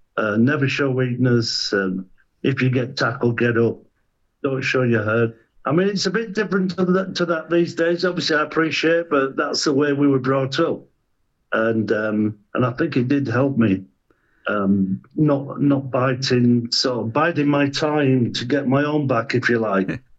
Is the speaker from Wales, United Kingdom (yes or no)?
no; Yorkshire and the Humber, United Kingdom; Obviously, we're from Yorkshire.